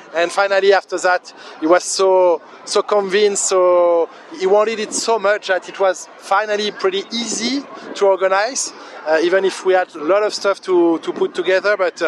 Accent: Rennes, Brittany, France; now in Paris, France; I'm coming from west part of France, Brittany. I was born in Rennes, and I grew up in Brittany. After that, I came to Paris to have my journalism school.

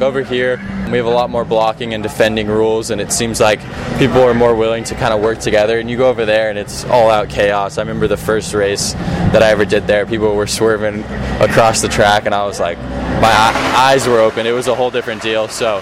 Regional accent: United States; But as an American, it's pretty tricky to make that happen.

